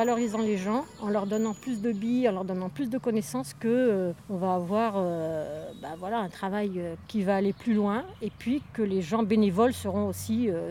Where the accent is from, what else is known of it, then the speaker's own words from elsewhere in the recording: Auvergne-Rhône-Alpes, France; Je venais de l'Isère, où il y avait la Frapna, qui avait déjà un peu le même réseau. Donc quand je suis arrivée dans la Drôme